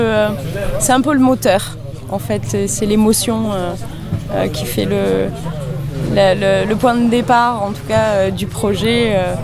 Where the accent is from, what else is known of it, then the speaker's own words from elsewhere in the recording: Montpellier, Occitanie, France; on est de Montpellier